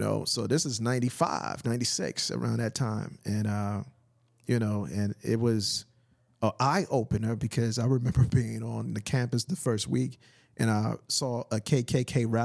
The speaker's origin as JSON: {"language": "English", "town": "Trenton", "region": "New Jersey", "country": "United States", "tie": "born or raised there", "said": "So growing up in Trenton, New Jersey, I saw, you know, drugs. I saw gangs. I'm like, this is not the life I want to grow up in."}